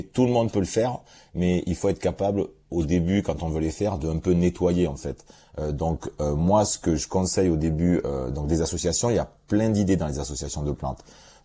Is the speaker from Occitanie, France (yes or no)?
yes; Perpignan, Occitanie, France; also born or lived in Gard; Un mélange entre Perpignan et le Gard, à côté de Nîmes.